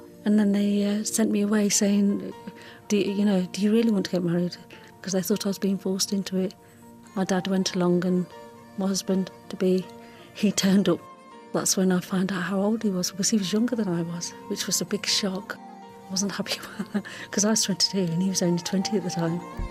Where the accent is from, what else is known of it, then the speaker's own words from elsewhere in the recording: Coventry, West Midlands, United Kingdom; I was born and brought up in Coventry. My dad came in 1950. He was 19 at the time. People were quite poor back in India then.